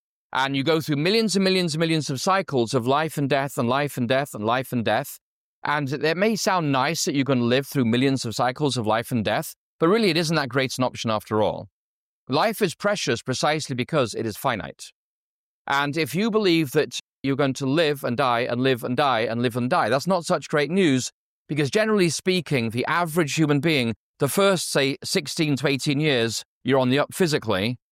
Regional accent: Yorkshire and the Humber, United Kingdom; I was raised in Yorkshire, and people in Yorkshire speak with a certain accent, yes?

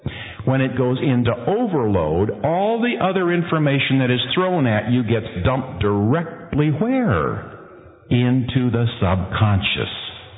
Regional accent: Santa Monica, California, United States; I was born in Santa Monica, right down there at the foot of Sunset Boulevard.

